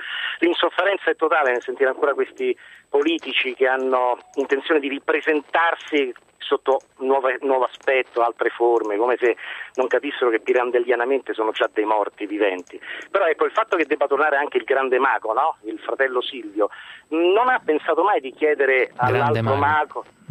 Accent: Rome, Lazio, Italy; Sono di Roma.

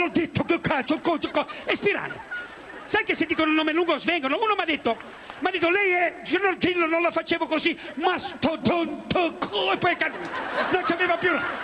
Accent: Messina, Sicily, Italy; born there; Io sono nato a Messina

